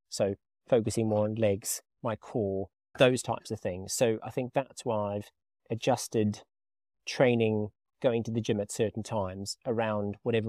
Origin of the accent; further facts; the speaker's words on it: South Africa; Look, for those who don't know, I grew up in South Africa. I had the benefit of running, swimming, playing sport every day of the week. I had the benefit of good weather.